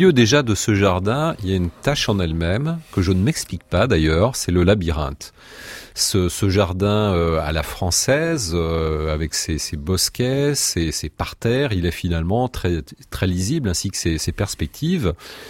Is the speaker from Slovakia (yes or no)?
no; Lyon, Auvergne-Rhône-Alpes, France; moi je suis lyonnais